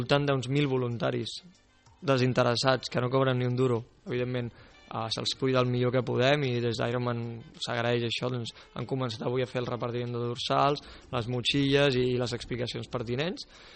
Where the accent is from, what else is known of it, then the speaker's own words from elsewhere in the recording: Catalonia, Spain; bueno, per nosaltres com a catalans i una mica per tot el territori